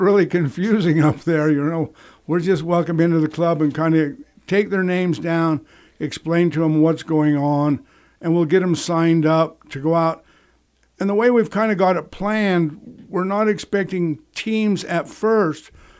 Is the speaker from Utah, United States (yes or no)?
yes; Helper, Utah, United States; I grew up in Helper, lived here for 50 years. Unfortunately, moved away for a while. I come back.